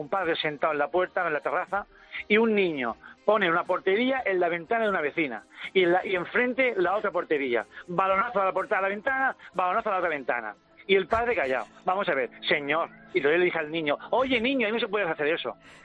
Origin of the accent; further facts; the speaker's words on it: Cieza, Region of Murcia, Spain; Yo tengo un bar ya muchos años en mi pueblo, en Cieza